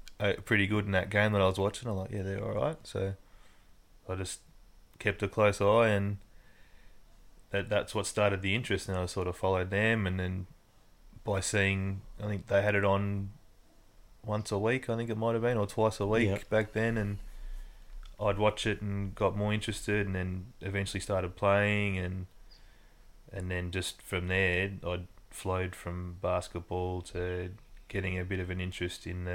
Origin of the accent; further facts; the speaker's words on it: Boronia, Victoria, Australia; Boronia, Furniture Gully.